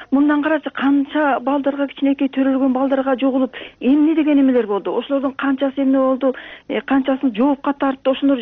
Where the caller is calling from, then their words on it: Bishkek, Kyrgyzstan; пенсионерке Бишкектенмин.